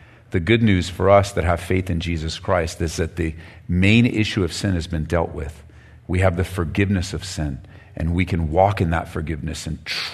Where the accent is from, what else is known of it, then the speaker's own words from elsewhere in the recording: Downey, California, United States; now in Colorado, United States; I have been in Colorado for the last 18 years. We moved from Southern California. We grew up just outside of Downey.